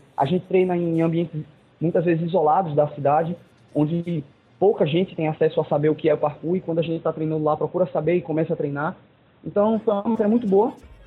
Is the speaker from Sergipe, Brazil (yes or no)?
yes; Sergipe, Brazil; eu sou daqui de Sergipe